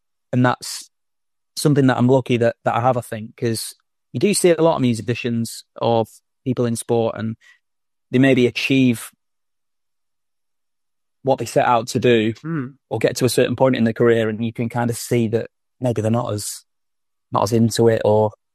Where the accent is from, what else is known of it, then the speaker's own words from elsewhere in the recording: Fleetwood, North West England, United Kingdom; I'm from Fleetwood originally. I was born in Blackpool, but I grew up in Fleetwood, which, if you know Fisherman's Friends, it's where they're made.